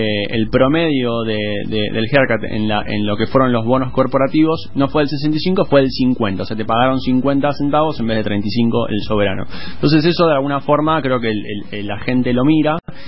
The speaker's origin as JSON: {"language": "Spanish", "town": "Bahía Blanca", "region": "Buenos Aires Province", "country": "Argentina", "said": "yo soy de Bahía Blanca, les mando un saludo"}